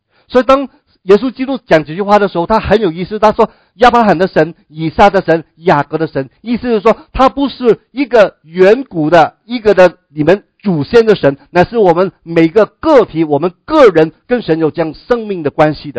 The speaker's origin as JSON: {"language": "Chinese", "country": "Hong Kong", "said": "我不是从新加坡来我从香港来"}